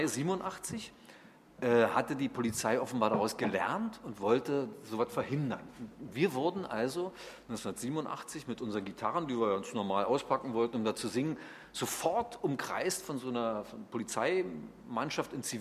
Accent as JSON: {"language": "German", "region": "Berlin", "country": "Germany", "said": "bin ja Berliner"}